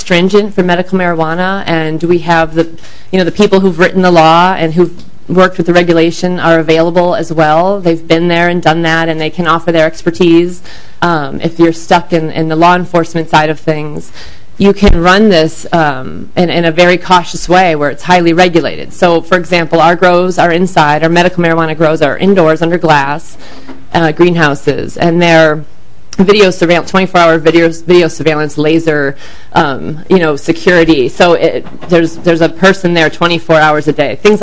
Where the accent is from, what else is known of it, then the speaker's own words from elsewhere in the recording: Colorado, United States; I'm here from Colorado. I'm a mother.